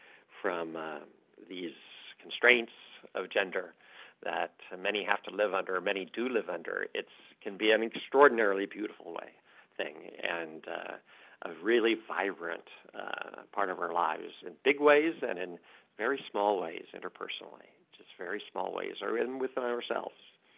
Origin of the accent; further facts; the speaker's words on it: Kansas City, Missouri, United States; So I grew up in Kansas City, Missouri, in the 1960s and 70s.